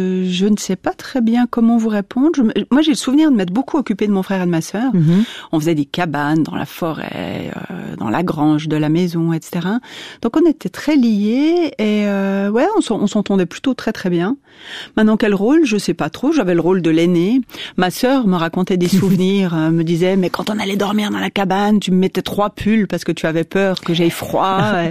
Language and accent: French; Lausanne, Vaud, Switzerland; born there; Alors, je suis née à Lausanne, oui, tout à fait.